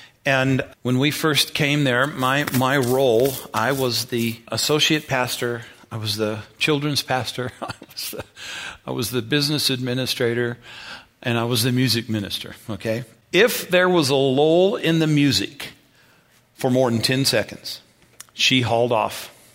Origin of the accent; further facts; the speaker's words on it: United States; because I'm young buck, I'm a Yankee, I'm from America, I'm not Canadian.